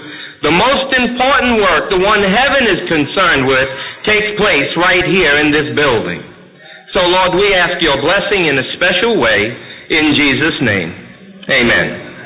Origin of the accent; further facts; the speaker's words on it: Bronx, New York, United States; I was born in the Bronx. That's why I talk this way, if anyone's wondering. I was born in the Bronx in 1951, and I grew up in an area of the Bronx where street gangs were very prominent.